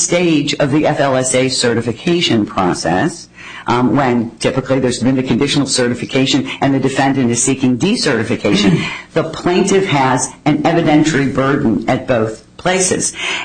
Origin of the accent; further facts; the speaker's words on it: Pennsylvania, United States; I'll pick my home state of Pennsylvania